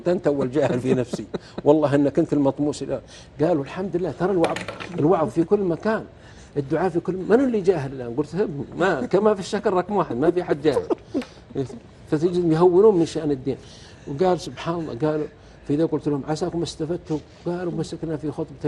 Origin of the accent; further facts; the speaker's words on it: Saudi Arabia; هو مطوع في أيضا في ناحية من النواحي عندنا في السعودية